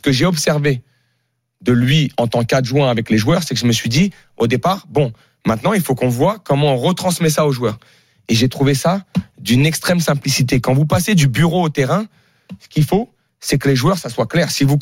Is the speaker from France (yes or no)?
yes; Paris, Île-de-France, France; born there; Moi, aujourd'hui, je préfère, je suis né à Paris.